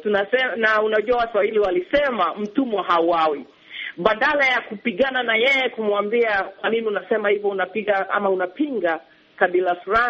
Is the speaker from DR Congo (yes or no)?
no; Tharaka-Nithi County, Kenya; Kama mimi nimetoka kaunti ya Tharaka Nithi County